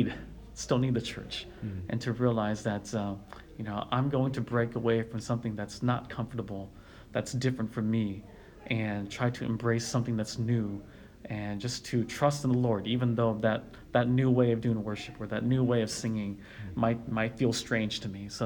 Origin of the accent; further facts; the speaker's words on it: United States; And I was born here and raised here, and I grew up in Hmong churches